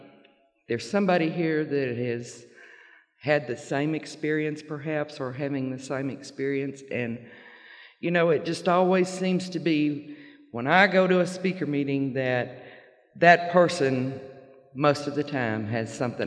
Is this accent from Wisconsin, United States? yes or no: no; Arkansas, United States; I'm a country girl born and raised in Arkansas, southeast Arkansas, where they raise rice, soybeans, cotton, and mosquitoes as big as helicopters.